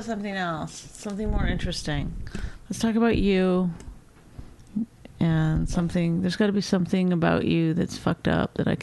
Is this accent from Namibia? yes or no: no; Canada; I'm Canadian.